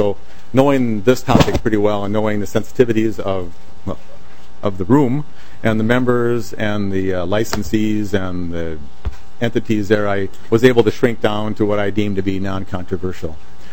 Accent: Anoka, Minnesota, United States; I'm from Anoka.

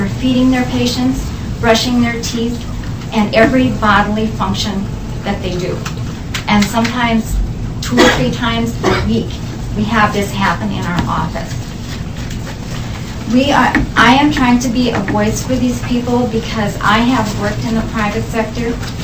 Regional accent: Fergus Falls, Minnesota, United States; I am from Fergus Falls, Minnesota.

